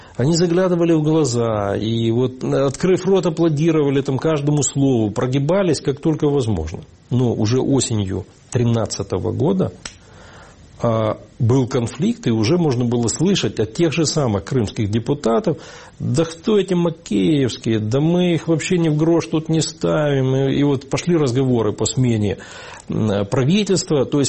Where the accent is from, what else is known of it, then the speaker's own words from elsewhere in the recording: Crimea, Ukraine; Я вам можу сказати, що, ну, от як кримчанин